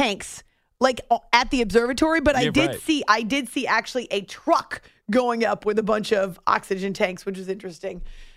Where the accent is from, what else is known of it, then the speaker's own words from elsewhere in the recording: New Hampshire, United States; So the second that we realized we're both from the Granite State, we were all about being sisters.